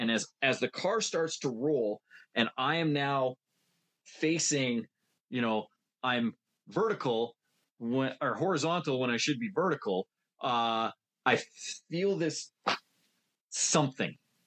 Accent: Alberta, Canada; But I'm from Alberta. Snow don't scare me none.

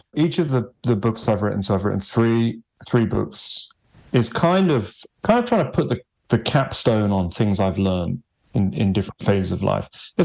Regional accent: England, United Kingdom; moved away as an adult; now in Los Angeles, United States; You know, I never lived more than 20 miles from where I was born. And I grew up in the English countryside pretty much. And then moved to Los Angeles, which was a bit of a shock.

